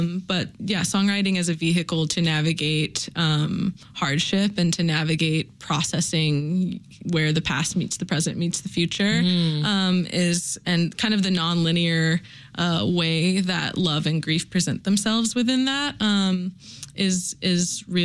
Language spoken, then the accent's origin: English; Louisiana, United States; She's like a home state hero. I'm from Louisiana.